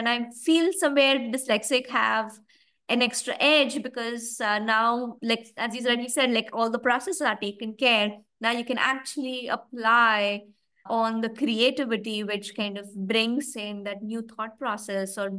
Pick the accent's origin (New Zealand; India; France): India; Mumbai, Maharashtra; English is a second language; now in United Kingdom; coming from India, and I was brought up in Mumbai, where, you know, there are just people everywhere, right?